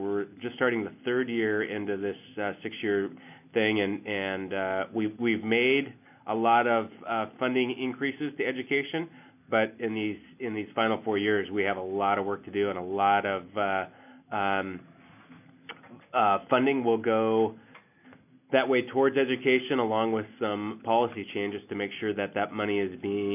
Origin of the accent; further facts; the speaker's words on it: Sequim, Washington, United States; your other representative. I hail from Squim.